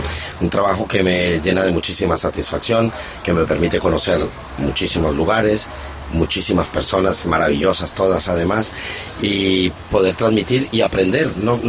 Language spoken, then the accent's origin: Spanish; Spain; accent: Spanish; llevo ya 27 años en España, y bueno, soy español, de origen colombiano, soy colombiano también, con marcado acento español